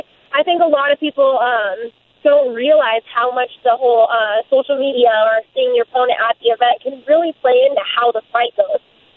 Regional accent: Reno, Nevada, United States; Yeah, I'm from Reno. My parents live here at home, but all of my training camps are in Sacramento

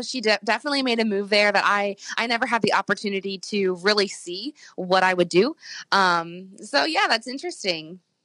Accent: Missouri, United States; So originally I'm from Missouri, but I've been in Kentucky for over a decade.

